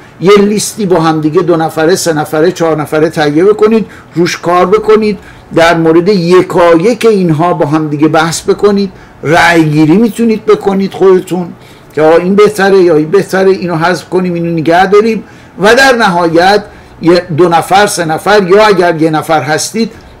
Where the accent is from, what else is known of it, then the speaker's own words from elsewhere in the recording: Iran; به عنوان یه ایرانی که این ایده رو پسندیده